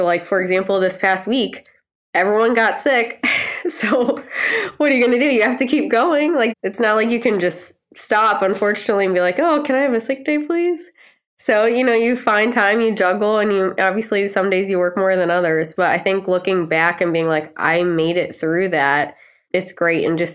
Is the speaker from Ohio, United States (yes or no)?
yes; Ohio, United States; I'm from Ohio, so of Northeast Ohio